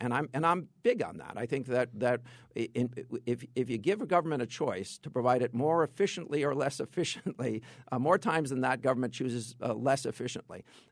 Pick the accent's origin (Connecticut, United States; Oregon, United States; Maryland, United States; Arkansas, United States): Connecticut, United States; I mean, I'm from Fairfield County.